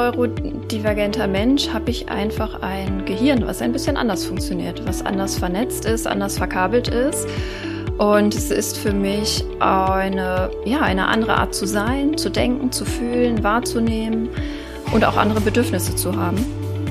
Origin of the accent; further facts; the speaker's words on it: Buchholz in der Nordheide, Lower Saxony, Germany; Ich bin 43 Jahre alt. Ich komme aus Buchholz in der Nordheide